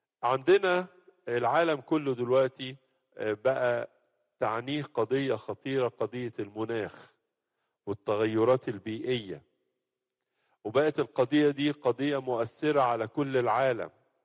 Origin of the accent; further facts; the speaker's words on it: Egypt; بنلاحظ عندنا في مصر، مصر ما كانش فيها حيتان، نلاقي حوت جاي لنا ميت